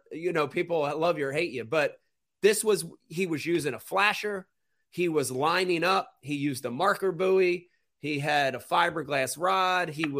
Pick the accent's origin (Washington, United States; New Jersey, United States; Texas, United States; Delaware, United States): New Jersey, United States; I'm from Jersey. It doesn't go down in Jersey like it does in other places.